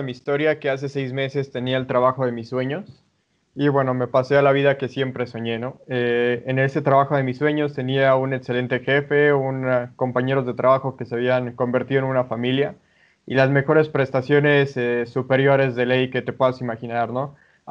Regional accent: Mexico; Soy un joven de México de 28 años

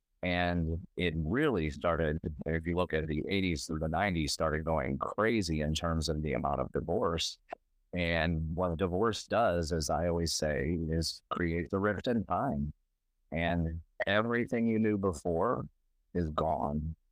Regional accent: Chicago, Illinois, United States; I grew up in Chicago. My one side of the family, my dad's side, were Italian immigrants. The other side has been here for a while. I grew up in the 70s and 80s.

